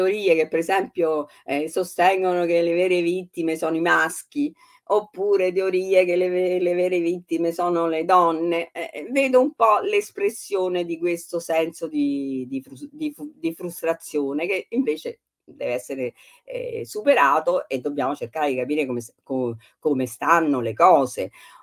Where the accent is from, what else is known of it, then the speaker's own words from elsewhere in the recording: Tuscany, Italy; Per esempio nel mio paese, il Maremma